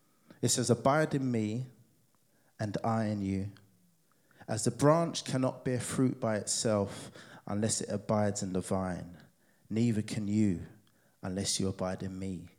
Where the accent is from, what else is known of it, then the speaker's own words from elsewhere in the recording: Nigeria; I mean, being Nigerian culturally, there's no way Mum Wade or Mum Nita could come to my house